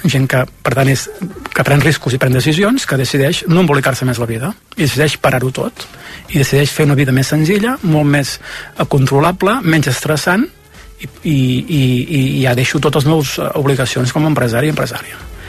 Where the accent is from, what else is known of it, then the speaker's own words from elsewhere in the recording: Catalonia, Spain; socialment, fixeu-vos, com som els catalans